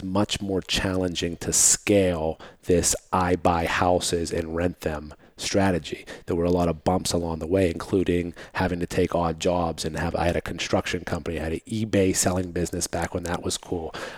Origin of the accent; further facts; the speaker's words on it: Mount Oliver, Pennsylvania, United States; Okay. Well, I grew up in Mount Oliver, which is a community right next door where we're at. That was where my mom's apartment was. We were a low-income family, single-parent home.